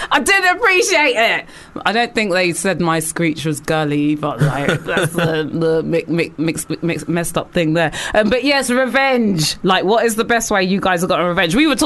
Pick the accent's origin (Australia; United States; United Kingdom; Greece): United Kingdom; Haringey, London; I'm a DJ from Haringey, North London.